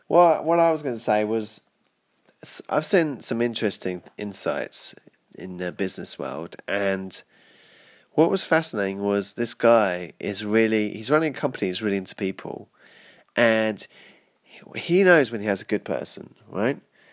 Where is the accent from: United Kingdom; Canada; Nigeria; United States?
United Kingdom; I'm British, so I'm not going crazy here